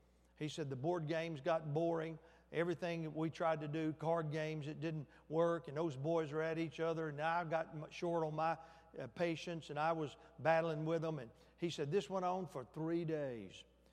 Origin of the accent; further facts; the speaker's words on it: Alabama, United States; I grew up in the Shoals preaching.